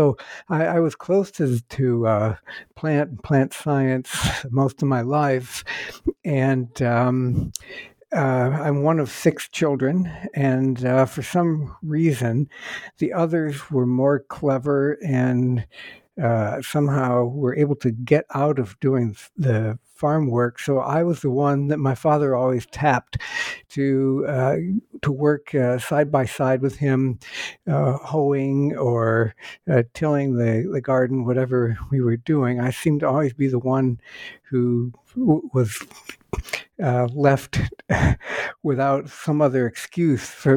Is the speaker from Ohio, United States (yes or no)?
yes; Ohio, United States; born or raised there